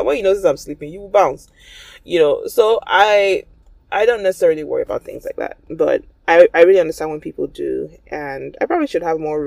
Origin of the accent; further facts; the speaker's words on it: East, Nigeria; My husband's from the West and I'm from the East. So we speak different languages, we have different cultures and traditions, right?